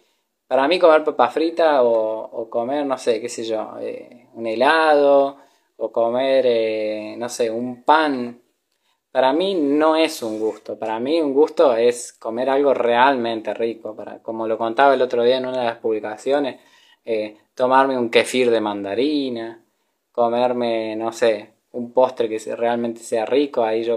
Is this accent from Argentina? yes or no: yes; San Francisco, Córdoba, Argentina; Soy de Argentina, tengo 33 años, soy de San Francisco, Córdoba, Argentina. Y bueno, y hace como 9 años que estoy viajando.